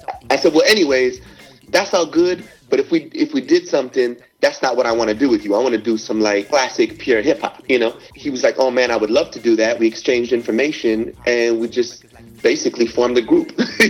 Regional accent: Los Angeles, California, United States; now in Miami, United States; You know, I grew up in Los Angeles. I live in Miami now.

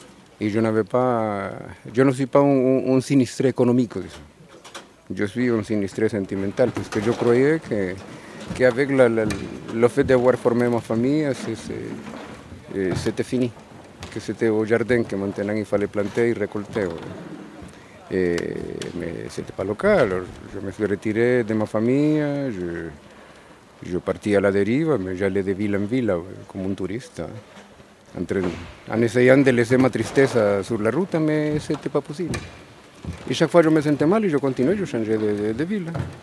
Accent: El Salvador; French is a second language; Je suis originaire de Salvador, dans l'Amérique centrale. Et je ne suis pas immigrant économique. Je suis immigrant politique.

